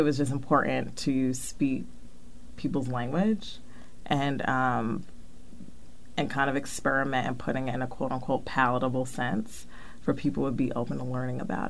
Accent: New York City, New York, United States; Yeah, born and raised in New York.

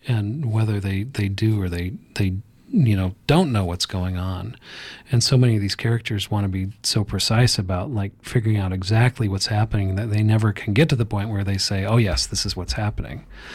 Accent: the West, United States; And even though I grew up in the West, I'd never had an experience where I'd seen, you know, every horse in a paddock lying down.

